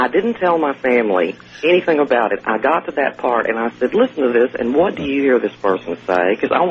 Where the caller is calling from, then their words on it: Cedar Hill, Texas, United States; I'm from Cedar Hill, Texas. It's outside of Dallas. I listen to KLIF on 570.